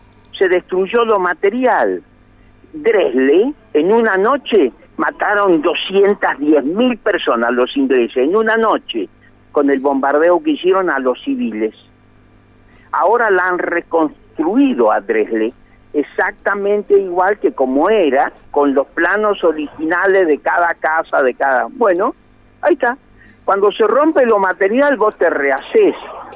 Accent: Argentina

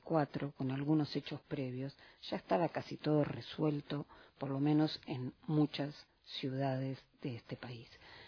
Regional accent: Bahía Blanca, Buenos Aires Province, Argentina; born there; colegas y activistas que venimos del interior, yo nací en Bahía Blanca

